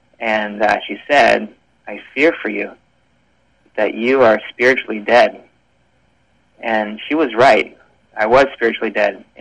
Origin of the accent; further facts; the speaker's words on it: Quebec City, Quebec, Canada; born there; I was born in Quebec City, which is the French province of Canada, and my parents raised my sister and I in a Christian home